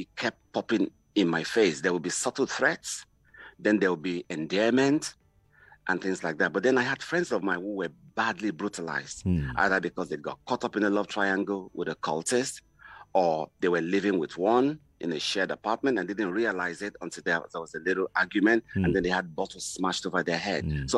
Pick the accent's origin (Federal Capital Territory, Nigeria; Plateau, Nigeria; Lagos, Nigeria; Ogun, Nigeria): Ogun, Nigeria; Abeokuta; So growing up in Abeokuta, I always wanted to just make something of myself